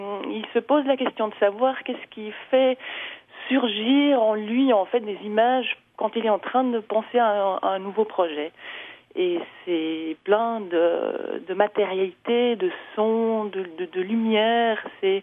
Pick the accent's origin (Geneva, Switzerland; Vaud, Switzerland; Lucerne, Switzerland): Lucerne, Switzerland; pour moi, aller vers la Suisse alémanique, c'est assez naturel parce que j'ai grandi à Lucerne.